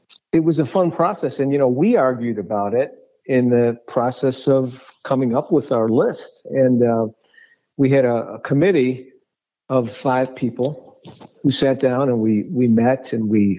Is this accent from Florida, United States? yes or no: no; Chicago, Illinois, United States; Because I'm a Chicagoan